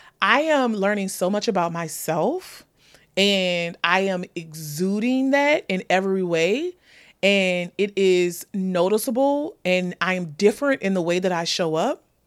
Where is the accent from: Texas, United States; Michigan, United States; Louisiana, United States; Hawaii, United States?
Louisiana, United States; New Orleans; accent: New Orleans; Y'all know sometimes my New Orleans accent be coming out. I feel like it came out a little bit then.